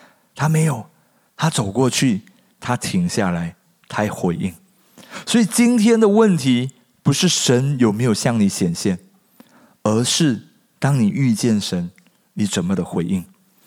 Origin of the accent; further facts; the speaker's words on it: Malaysia; moved away; 因为我是从马来西亚来，刚开始的时候我在阿摩哥住